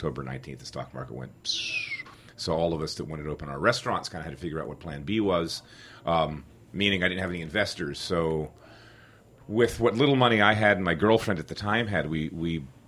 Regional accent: New York, United States; because I'm from New York and I'm a New York chef, so I would go to the docks every day.

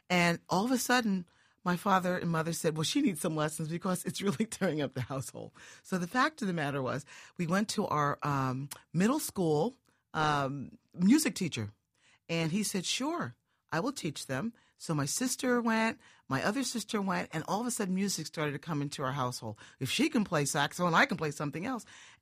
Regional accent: Long Branch, New Jersey, United States; In Long Branch, I didn't know about racism and sexism. We had a great time growing up in Long Branch

